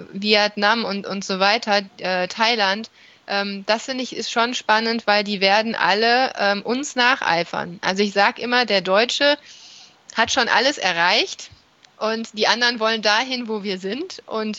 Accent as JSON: {"language": "German", "country": "China", "said": "Da gibt es nicht so viele, weil man das als Chinese in der Schule, Uni eigentlich nicht lernt."}